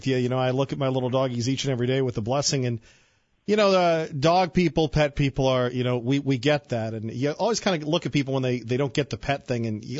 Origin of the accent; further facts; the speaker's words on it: United States; But as a talk show host, as an American, how do we get past the divisiveness, the great divider that is race?